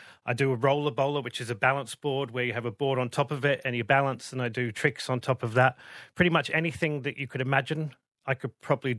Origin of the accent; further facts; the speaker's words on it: Newcastle, North East England, United Kingdom; accent: London; now in Australia; I'm from the UK originally, but I've somehow picked up an accent which is not mine. So I'm a Geordie. The UK from Newcastle, and I've somehow picked up a London accent, and I've lived over here for 26 years basically.